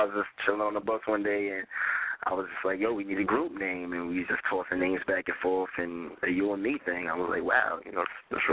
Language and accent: English; Bronx, New York, United States; Yeah, I'm from the Bronx, New York.